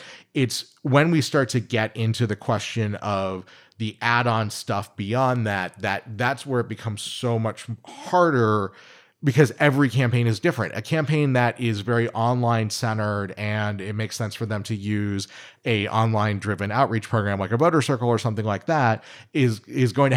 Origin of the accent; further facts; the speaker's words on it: Virginia, United States; I grew up in Northern Virginia. So I grew up just a few miles east of Dulles Airport.